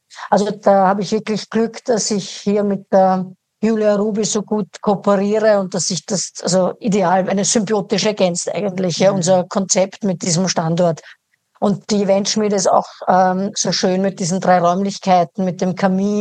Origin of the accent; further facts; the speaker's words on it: Austria; Ja, also das ist meine Heimat in Österreich, möchte ich jetzt betonen.